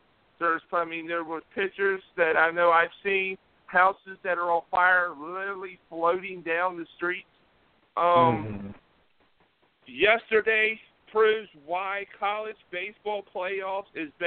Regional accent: West Virginia, United States; Prayers and thoughts to my home state, West Virginia, that's flooded.

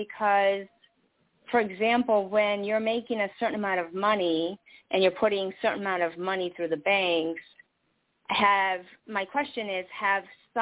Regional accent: Newport Beach, California, United States; moved away; I do miss California and the climate. I'm not going to lie, because I'm from Orange County, Newport Beach specifically, which is really beautiful. But I left.

